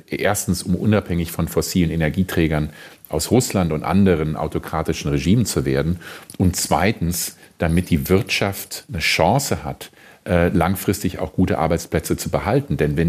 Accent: Germany; Aber es ist jetzt die sehr harte Tour, wie wir als Deutsche lernen.

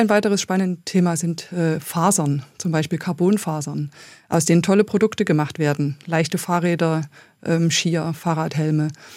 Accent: East Germany, Germany; Aber ich habe meine Kindheit in der DDR verbracht.

